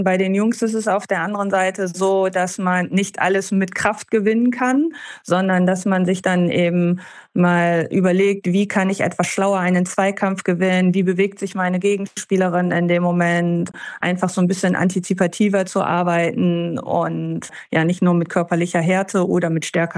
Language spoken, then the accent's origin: German; Lower Saxony, Germany; Ja, und dann war quasi in meinem Heimatbundesland Niedersachsen der Posten als Landestrainerin am Stützpunkt in Hannover frei.